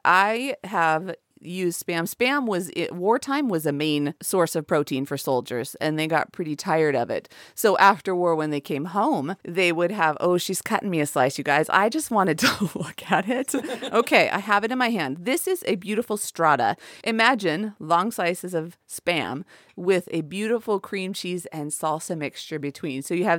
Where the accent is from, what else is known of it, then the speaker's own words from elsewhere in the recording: Pacific Northwest, United States; So I'm from the Northwest and Southerners have a really different palate than I do.